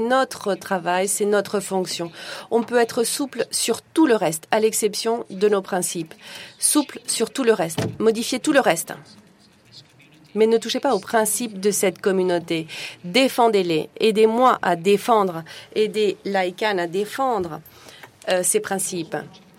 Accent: Lebanon; J'ai grandi au Liban et on a tendance à étiqueter tout.

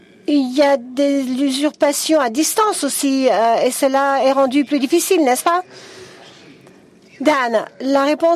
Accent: Morocco; Je suis du Maroc.

